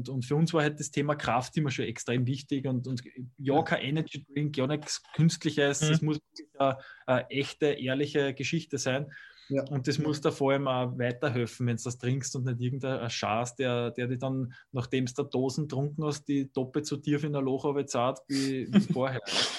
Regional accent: Austria; Aus dem Grund war das für uns halt immer sehr wichtig, als Österreicher, als Patrioten, dass wir sagen, wir haben so viele tolle Sachen in unserem Land

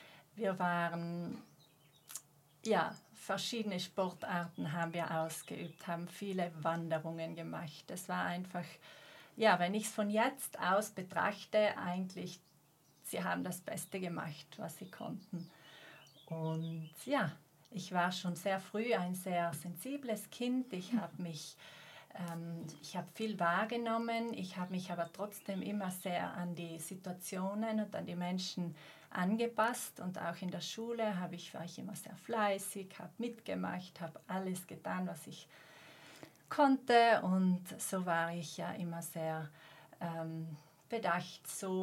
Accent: Bruneck, Trentino-Alto Adige, Italy; Ich bin aufgewachsen in Bruneck.

